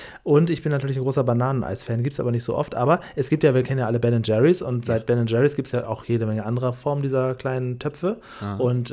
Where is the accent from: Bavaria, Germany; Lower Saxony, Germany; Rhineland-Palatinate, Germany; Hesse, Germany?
Lower Saxony, Germany; Hemmoor; Aus Hemmoor, wo ich aufgewachsen bin, da hat das 40 Pfennig gekostet.